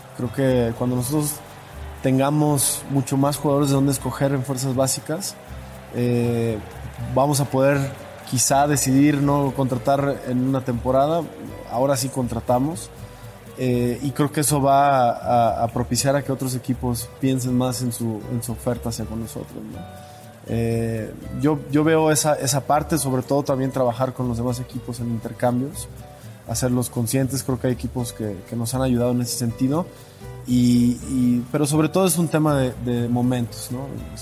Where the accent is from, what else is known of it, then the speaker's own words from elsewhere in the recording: Mexico; lo que nos apasiona como mexicanos en el fútbol